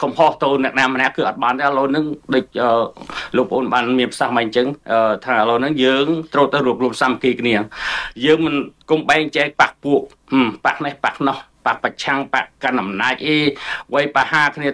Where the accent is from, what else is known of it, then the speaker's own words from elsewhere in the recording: Mekong Delta, Vietnam; ខ្ញុំដើមកណ្ដាលជាកម្ពុជាក្រមខ្ញុំរស់នៅក្នុងការជិះជាន់របស់កុម្មុយនីសតាំងពីតូចដើមកណ្ដាលនៅកម្ពុជាក្រម